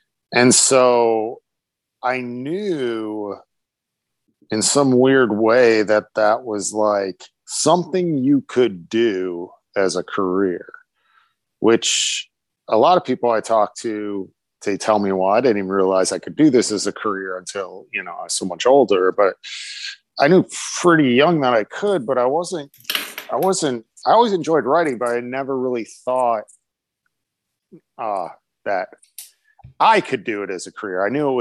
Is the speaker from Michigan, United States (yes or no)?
yes; Warren, Michigan, United States; Yeah, I grew up in Warren.